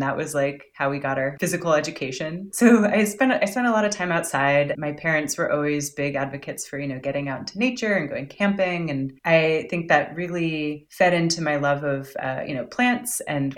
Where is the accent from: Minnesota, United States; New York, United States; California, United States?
California, United States; Pacifica; I was born and raised in the Bay Area with a brief stint on the East Coast for college in Vermont. But I grew up in Pacifica, which is just down the coast from San Francisco.